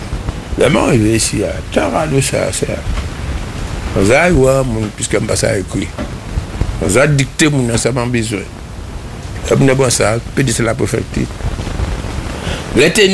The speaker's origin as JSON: {"language": "French", "country": "Guadeloupe", "said": "Je suis guadeloupéen."}